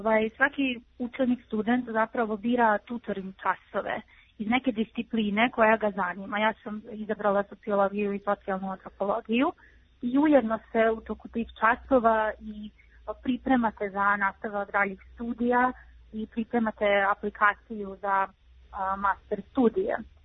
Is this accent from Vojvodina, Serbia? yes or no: yes; Novi Sad, Vojvodina, Serbia; dolazim iz Novog Sada.